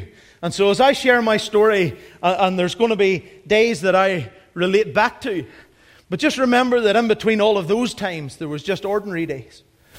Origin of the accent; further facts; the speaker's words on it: Castledawson, Northern Ireland, United Kingdom; No matter where you grew up, you just have a wee soft spot, I think, for home. And I grew up in Castledawson.